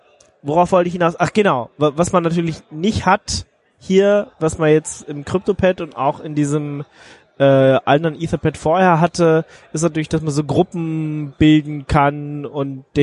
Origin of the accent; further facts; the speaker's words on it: East Germany, Germany; Okay, also er ist zu jung, wir sind aus dem Osten und du...